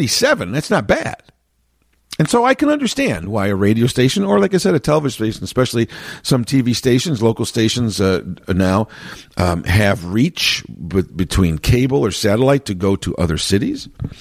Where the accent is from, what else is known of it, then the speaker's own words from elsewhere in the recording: Chicago, Illinois, United States; Living here in the Chicago area, born and raised in Chicago proper